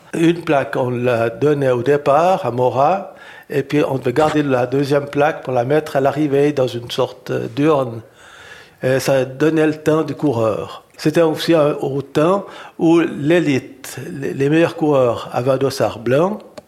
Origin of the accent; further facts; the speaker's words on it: Payerne, Vaud, Switzerland; born there; Et en 1965, je suis revenu à Payerne, donc je suis né à Payerne